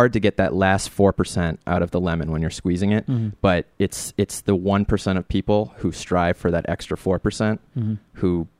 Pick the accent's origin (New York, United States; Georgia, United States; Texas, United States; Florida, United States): New York, United States; Ithaca; I grew up in Ithaca, New York, making movies about gangsters and horror movies.